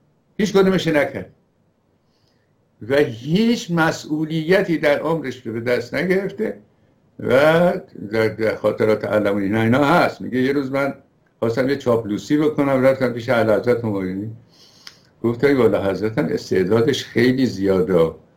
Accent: Iran; ما ایرانی هستیم، جای دیگری نداریم برویم

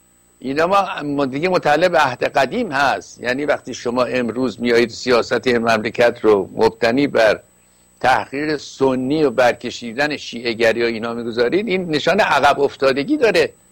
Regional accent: Iran; گفتم ما ایرانی هستیم.

